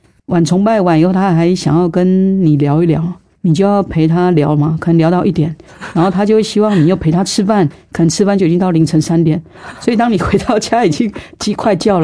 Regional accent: Taiwan; 因为我是在市场长大的孩子，这样，所以这是最基层的，在台湾最基层的人这样。

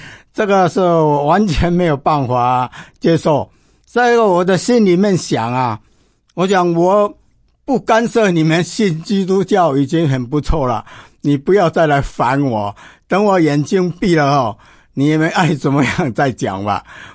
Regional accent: Xinwu, Taoyuan, Taiwan; born there; 我是一个客家人，我出生地是在桃园新屋，道地的那个客家人

